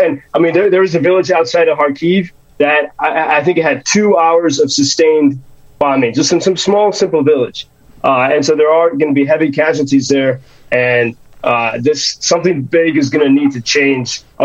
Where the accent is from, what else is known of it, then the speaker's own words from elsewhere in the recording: North Carolina, United States; my parents' house where I grew up in North Carolina.